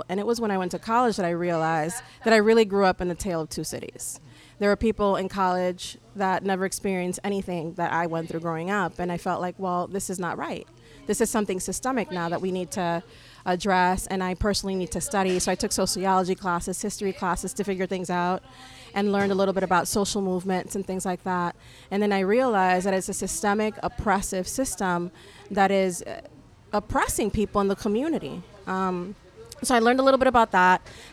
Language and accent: English; Bayamón, Puerto Rico; born there; also born or lived in New York City; I'm Puerto Rican and Dominican. I was born in Bayamo, Puerto Rico, and my mother's from the Dominican Republic.